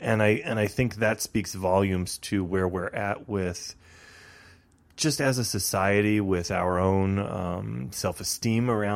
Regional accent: the South, United States; So, you know, I grew up in the South for a good period of time, and almost nowhere there was I ever out.

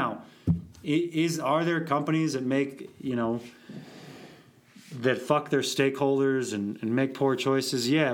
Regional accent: Minnesota, United States; I'm from Minnesota where there's wicked blizzards and snowstorms and brutal winters.

